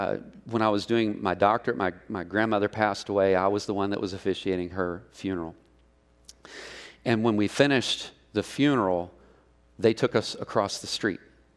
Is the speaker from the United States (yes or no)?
yes; Mineola, Texas, United States; I grew up in First Baptist Church in Mineola, Texas. I don't know if you know where that's at, but go to Tyler and keep going north, and you'll run into it.